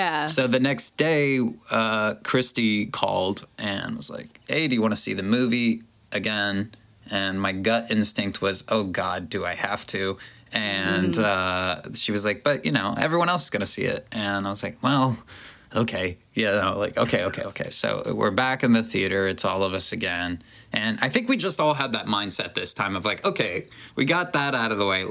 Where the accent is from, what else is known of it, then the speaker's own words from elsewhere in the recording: Ohio, United States; Like, I grew up in Ohio